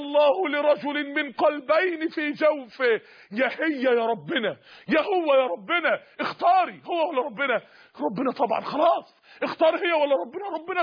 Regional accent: Mansoura, Dakahlia, Egypt; عندنا في المنصوره

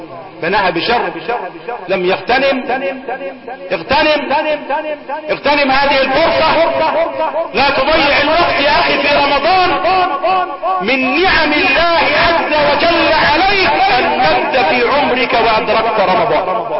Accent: Egypt; بلدنا مصر

